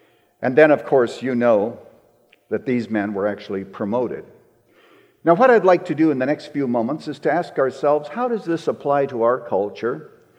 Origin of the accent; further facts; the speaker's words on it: Saskatchewan, Canada; moved away as an adult; now in United States; I was brought up a Canadian. I was born in Saskatchewan, Canada, in a small little town, and where we didn't have any street lights, but there was a stop sign at the railway station. And I was born in that context, but I am now an American citizen.